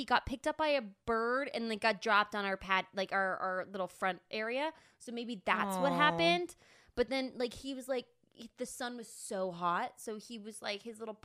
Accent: Apple Valley, United States; Yeah, I grew up in Apple Valley.

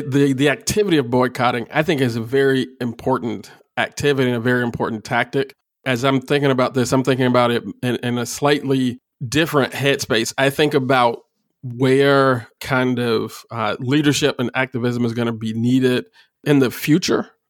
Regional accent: Chicago, Illinois, United States; this liquor store in the neighborhood that I grew up in Austin, on the west side of Chicago, I started selling fruit juice in a half pint glass bottle.

